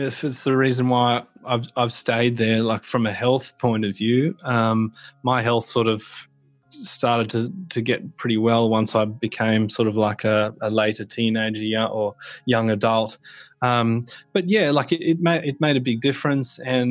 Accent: Yerong Creek, New South Wales, Australia; also born or lived in Penrith; I was born in Penrith and I left when I was two. My parents brought me. That wasn't sort of a solo trip, of course. And I moved to Yerong Creek, which is such a small town that it shouldn't even really exist.

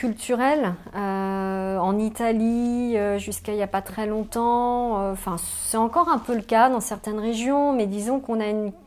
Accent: Aulnay-sous-Bois, Île-de-France, France; also born or lived in Le Blanc-Mesnil; Je suis née à Leblanc-Ménil, une commune du 93, mais j'ai grandi à Aulnay-sous-Bois, donc pas très loin, pendant 27 ans. J'ai habité là-bas pendant 27 ans.

